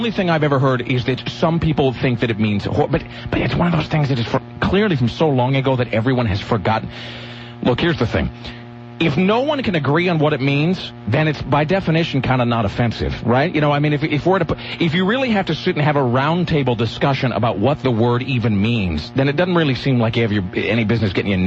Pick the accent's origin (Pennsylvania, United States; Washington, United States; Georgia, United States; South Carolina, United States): Washington, United States; Kennewick; I'm pretty sure even in my hometown, where like every 50% of everything in the Northwest is either named for an Indian tribe or leader or named for Lewis and Clark. And I'm fairly sure that I used to play in a creek in Kennewick